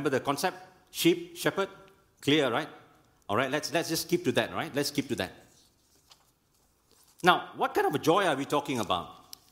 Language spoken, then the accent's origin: English; Kuala Lumpur, Malaysia; Growing up in Sentul, Pasar Dalam, that's where I grew up in.